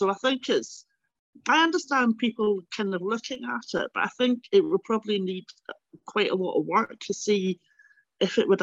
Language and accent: English; London, United Kingdom; growing up in London and going back to Glasgow and going back to Scotland